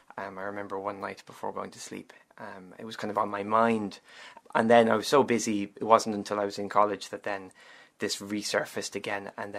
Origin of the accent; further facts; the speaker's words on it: Clifton, Connacht, Ireland; also born or lived in Bray; So I'm from Bray in County Wicklow. I grew up in Clifton, County Galway, and our family are settled and living in County Donegal in Stranorlar.